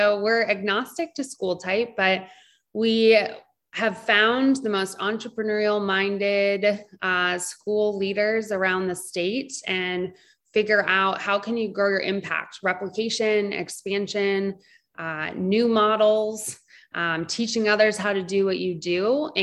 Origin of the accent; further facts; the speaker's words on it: Minnesota, United States; also born or lived in northern Michigan; I grew up in Minnesota, way northern Minnesota, northern Michigan. You can use a snowmobile to get to school